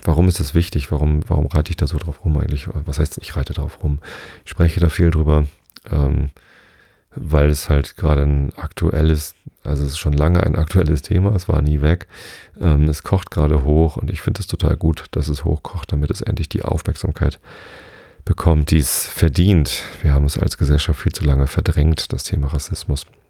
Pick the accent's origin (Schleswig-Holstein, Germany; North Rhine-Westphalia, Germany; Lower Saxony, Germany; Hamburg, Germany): Hamburg, Germany; in meiner Heimatstadt Hamburg